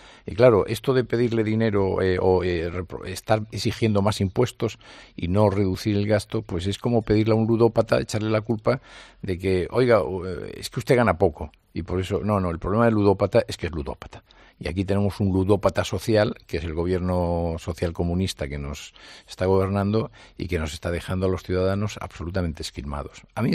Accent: Spain; lo que me preocupa es que somos todos los españoles prisioneros de 4 partidos

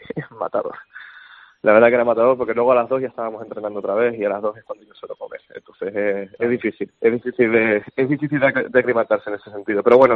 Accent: Spain; como los tres personas que vivimos en casa somos españoles y vamos para España que de vez en cuando

